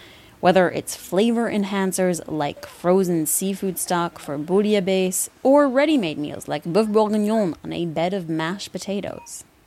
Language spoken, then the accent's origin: English; Midwest, United States; And I was raised in the Midwest, the home of Fluffernutter sandwiches.